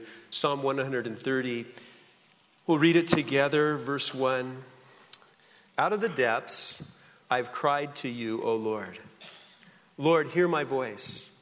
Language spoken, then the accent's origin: English; California, United States; I grew up in Southern California, and I kind of am a squirrel.